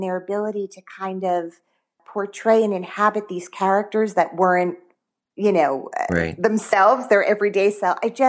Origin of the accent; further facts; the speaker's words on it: Teaneck, New Jersey, United States; I grew up in Teaneck, New Jersey.